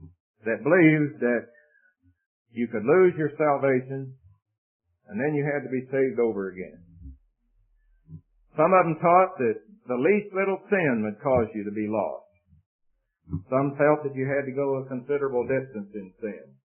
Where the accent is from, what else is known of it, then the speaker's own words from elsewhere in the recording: Tulsa, Oklahoma, United States; I went to a revival meeting once in my hometown of Tulsa, Oklahoma.